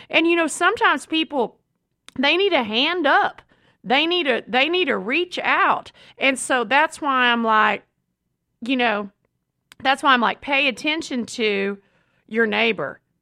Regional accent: Texas, United States; For me, being a Texan in the Bible Belt, it's the way, the truth, and the light.

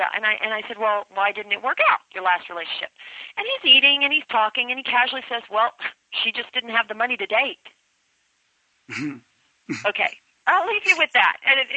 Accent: Memphis, Tennessee, United States; now in Los Angeles, United States; Yes, that's true. I've been in Los Angeles since 89.

